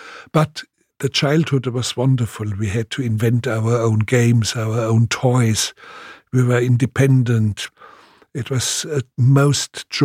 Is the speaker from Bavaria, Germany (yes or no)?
yes; Munich, Bavaria, Germany; born there; English is a second language; Well, actually, I was born in Munich, but I was only 2 weeks old when there was carpet bombardment on Munich.